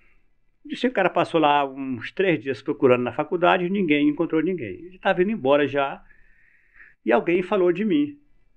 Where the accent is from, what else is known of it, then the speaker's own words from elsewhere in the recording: Maranhão, Brazil; born there; eu nasci no interior do Maranhão. E o quarto do meu pai, onde eu nasci, porque eu nasci em casa naquela época, era atrás do comércio